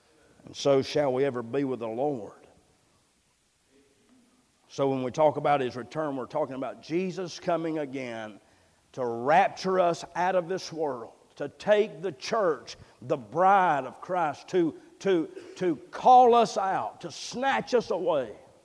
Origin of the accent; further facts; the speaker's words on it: United States; Listen, I love America. I thank God I'm an American.